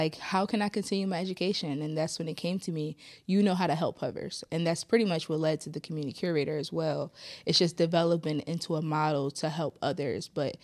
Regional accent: Philadelphia, Pennsylvania, United States; I'm 25 years old. I'm from North Philadelphia.

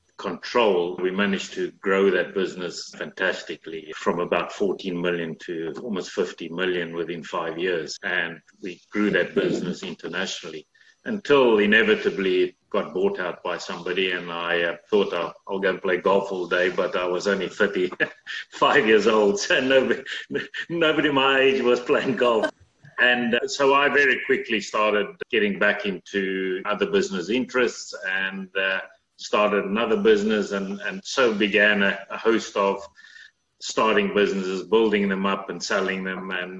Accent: Cape Town, Western Cape, South Africa; now in London, United Kingdom; you can tell from my accent, I'm not from London. I grew up in Cape Town, South Africa

